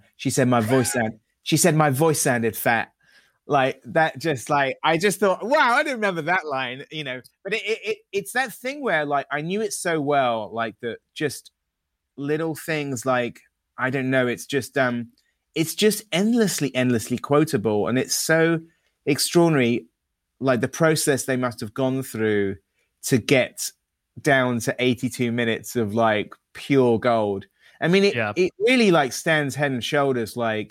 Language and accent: English; United Kingdom; Also, I have to say, as a Brit